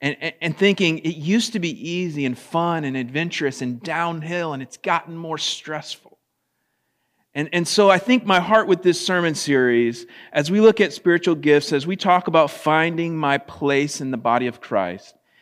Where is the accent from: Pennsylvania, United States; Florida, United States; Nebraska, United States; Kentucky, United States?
Florida, United States; When I was young and I grew up in Florida, I didn't grow up at the beach, but close enough to it